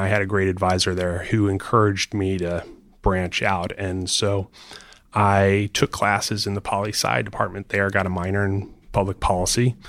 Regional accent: Florida, United States; I grew up in Florida and watched a lot of rocket launches and always felt close to Cape Canaveral and the space shuttle.

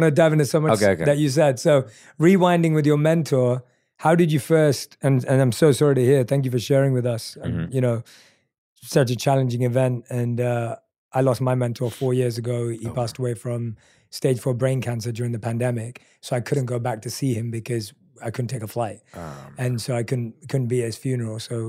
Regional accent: London, United Kingdom; I'm from North London

